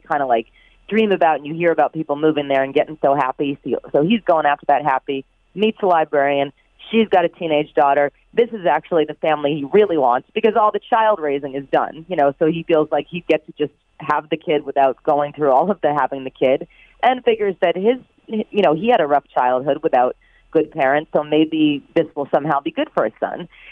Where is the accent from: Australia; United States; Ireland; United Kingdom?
United States; Massachusetts; now in Los Angeles, United States; I'm sitting here in Los Angeles in my home, and I'm from Cape Cod